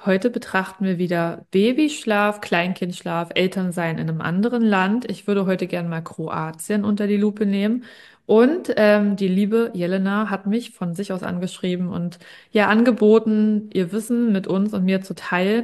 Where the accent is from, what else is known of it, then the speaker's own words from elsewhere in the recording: Berlin, Germany; Also ich bin eigentlich aus Prenzlauer Berg